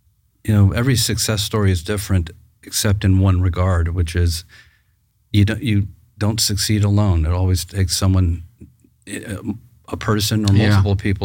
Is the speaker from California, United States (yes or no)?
yes; Venice, California, United States; also born or lived in Ohio; No, I grew up in Venice, California, and then puberty in Ohio.